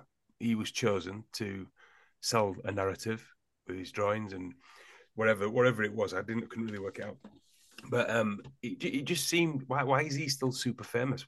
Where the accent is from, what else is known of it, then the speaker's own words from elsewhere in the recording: Yorkshire and the Humber, United Kingdom; moved away as an adult; now in London, United Kingdom; Even in my existence, I'm 50 now. I remember when I moved away from Yorkshire and I went to London.